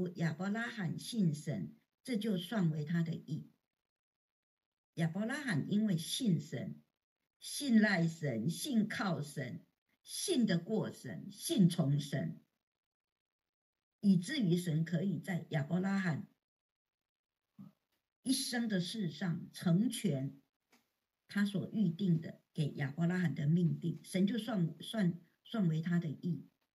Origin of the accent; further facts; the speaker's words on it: China; 我们中国人讲不孝子，孝就是像，不孝的子孙就是不像祖先那样。